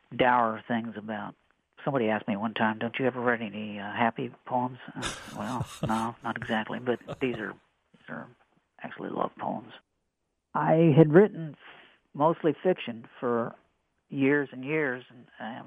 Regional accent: Sidney, Ohio, United States; I came from not too far from where you are. I came from Sydney, Ohio.

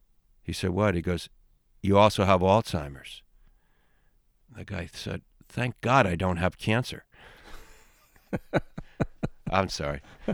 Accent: Ireland; But being the Irish guy, and I might have said this before, and I don't mean to repeat my jokes

